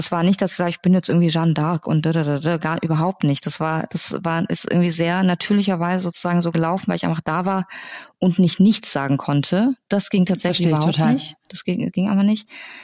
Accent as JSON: {"language": "German", "country": "Iran", "lives_now": "Germany", "said": "So, ich stamme aus dem Iran"}